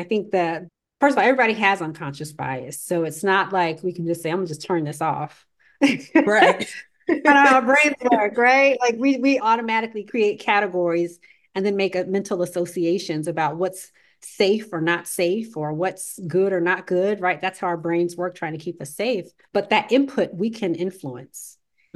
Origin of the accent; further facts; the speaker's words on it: Florida, United States; I'm from Florida.